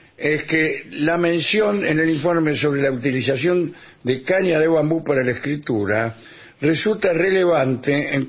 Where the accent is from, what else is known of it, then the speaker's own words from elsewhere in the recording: Trenque Lauquen, Buenos Aires Province, Argentina; de Trenquelauquen.